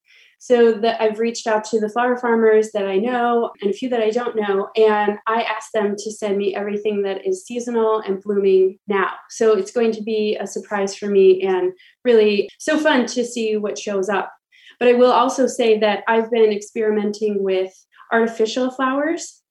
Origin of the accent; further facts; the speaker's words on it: Petoskey, Michigan, United States; I actually saw a lot of similarities between my hometown of Petoskey, Michigan, and Port Austin when it comes to tourism.